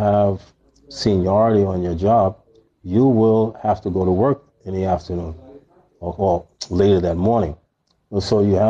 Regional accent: New York City, New York, United States; And when you walk around New York City, because I'm from New York City, when you walk around New York City

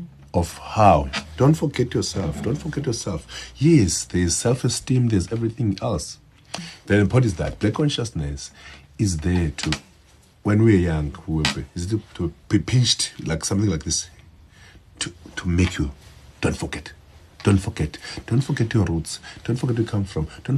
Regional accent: King William's Town, Eastern Cape, South Africa; English is a second language; because I'm from King Williamstown, it's from there as well. Yeah, from the same town.

